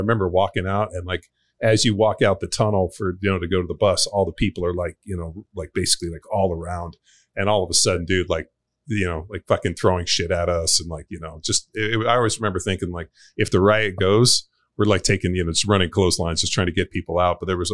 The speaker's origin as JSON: {"language": "English", "region": "California", "country": "United States", "tie": "born or raised there", "said": "it was definitely a very interesting place as a young player, because I grew up in California."}